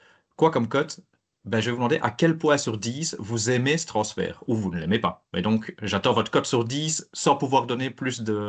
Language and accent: French; Belgium; on va commencer ben, en tant que Belge.